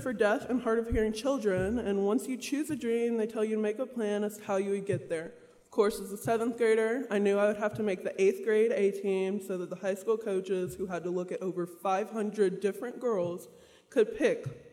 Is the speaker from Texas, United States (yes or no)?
yes; Texas, United States; I'm from Texas, about 45 minutes outside of Dallas.